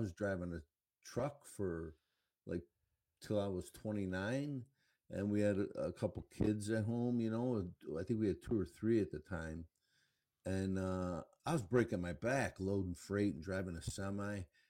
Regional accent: Chicago, Illinois, United States; born there; also born or lived in Brooklyn; Yeah, I was actually, I was born in Chicago. And then we have family in Brooklyn, and we would end up going there every summer. And then I started living there for a while.

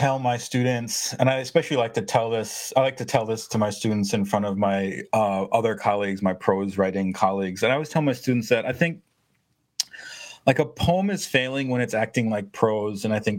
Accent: Wisconsin, United States; I mean, like I think like most boys growing up in Wisconsin, you have your dreams occur through an athletic lens.

